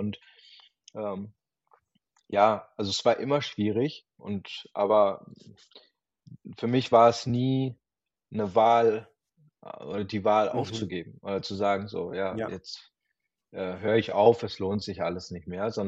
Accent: Kazakhstan; born there; German is a second language; oder ich komme ja gebürtig aus Kasachstan

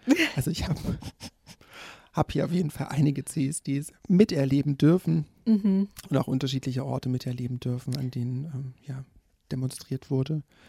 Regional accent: Leipzig, Saxony, Germany; Ja, ich bin ja eine waschechte Leipzigerin.

